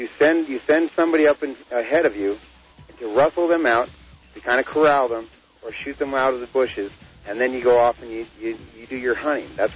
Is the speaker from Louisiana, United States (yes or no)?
no; Cedar City, Utah, United States; now in Wyoming, United States; Well, actually, I'm in Wyoming, but I'm from Utah.